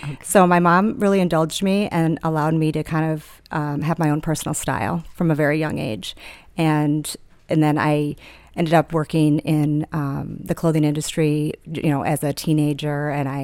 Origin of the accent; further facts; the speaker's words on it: Wisconsin, United States; we grew up in just outside of Milwaukee, so it wasn't a long drive